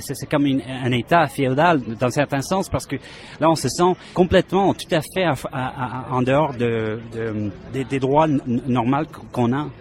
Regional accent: Toronto, Ontario, Canada; also born or lived in Montreal; j'habite à Toronto, je suis né à Montréal, mais en fait, je vis ici depuis presque toute ma vie.

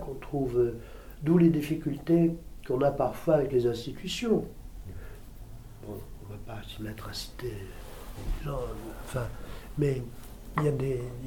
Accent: Marseille, Provence-Alpes-Côte d'Azur, France; born there; also born or lived in England; Je suis né à Marseille. J'ai vécu en Angleterre. Je suis parti, j'avais, je sais pas, 2 ans, un truc comme ça.

